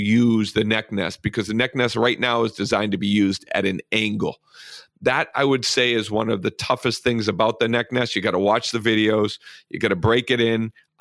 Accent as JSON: {"language": "English", "town": "Malden", "region": "Massachusetts", "country": "United States", "tie": "born or raised there", "said": "I grew up in Malden, Massachusetts, on the busy highway, on the busy road, on my front porch."}